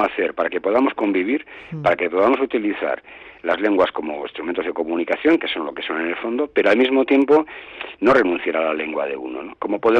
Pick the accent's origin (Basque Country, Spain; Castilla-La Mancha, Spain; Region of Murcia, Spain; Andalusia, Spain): Basque Country, Spain; a nosotros como País Vasco, que es un país multilingüe